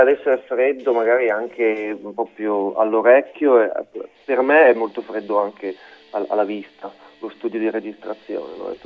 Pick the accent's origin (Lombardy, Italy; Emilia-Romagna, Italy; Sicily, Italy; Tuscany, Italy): Emilia-Romagna, Italy; Fidenza; io vengo da quelle parti là, io sono di Fidenza, uh-huh, che sta a 10 km da lì